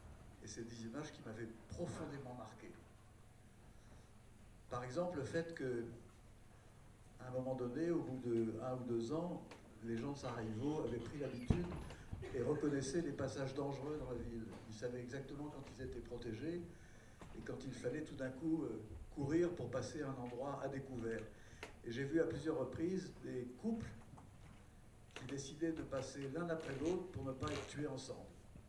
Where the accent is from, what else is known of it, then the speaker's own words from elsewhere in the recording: France; Chauvine, parce que moi, je suis français.